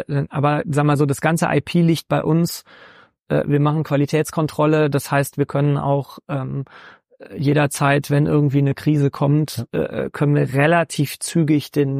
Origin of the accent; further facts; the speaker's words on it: Rhineland, Germany; now in Munich, Germany; ich bin Rheinländer, ja, und ich habe meine Heimat eigentlich auch woanders, aber in München kann man schon ganz gut leben.